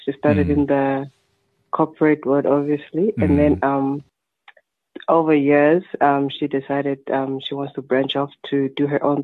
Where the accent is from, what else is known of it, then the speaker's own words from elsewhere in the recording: Ebende, Eastern Cape, South Africa; Growing up from such a small area in the rural areas, you know.